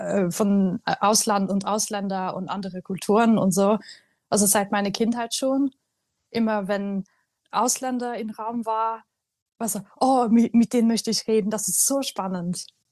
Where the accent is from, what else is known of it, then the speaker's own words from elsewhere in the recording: Trondheim, Trøndelag, Norway; moved away; also born or lived in Tromsø; Also ich bin aus Trondheim. Das ist nicht Nordnorwegen, das ist so in der Mitte. Eine Stadt so, ja, so ungefähr so groß wie Rostock vielleicht. So 200.000 Einwohner. Und dann habe ich aber in Tromsø studiert